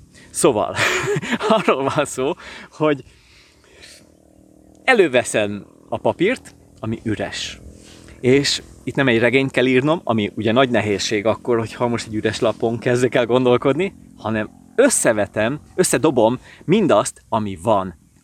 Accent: Pilisvörösvár, Pest, Hungary; now in Budapest, Hungary; Fontos volt, hogy beköltözzek Budapestre, Pilisvörösvárról, mert én vidéki gyerek vagyok egyébként. Ez 1999-ben volt

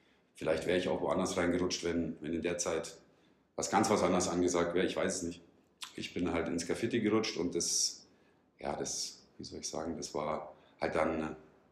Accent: Munich, Bavaria, Germany; born there; ich bin gebürtiger Münchner, man kann es noch sagen.

